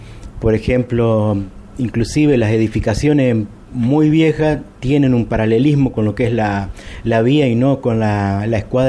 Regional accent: Primero de Mayo, Entre Ríos, Argentina; also born or lived in Concepción del Uruguay; Yo nací en Concepción del Uruguay, ahí en el hospitalito, como te decía, pero prácticamente mi niñez y adolescencia la pasé acá en Primero de Mayo. Vinimos muy, muy chicos. La primaria la hice acá en la Escuela Nacional número 77, Jujuy, era en esa época.

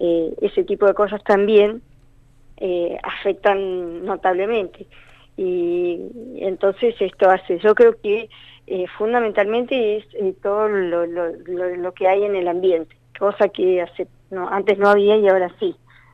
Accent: Neuquén, Argentina; acá en Neuquén, de todas maneras yo soy de Neuquén

